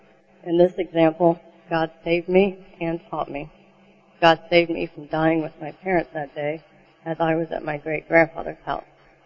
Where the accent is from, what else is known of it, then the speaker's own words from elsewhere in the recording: Florida, United States; I was born and raised in Florida. I grew up in a Baptist church and went to a private school there as well.